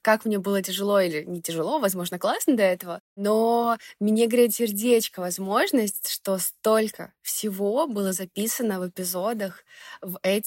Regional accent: Lithuania; moved away as an adult; я уезжала из Литвы в 18 лет и вернулась, когда мне было 30. Уля-ля, многое поменялось. И, в общем, весь год в Вильнюсе я старалась быть чаще с ними

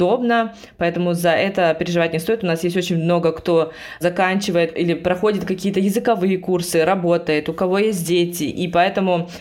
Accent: Russia; now in Germany; Больше 20 лет назад я приехала в Германию из России, тогда еще со своей семьей.

